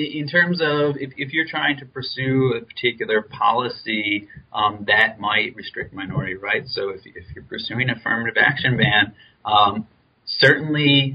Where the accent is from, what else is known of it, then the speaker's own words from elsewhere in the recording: New York, United States; like my home state here in New York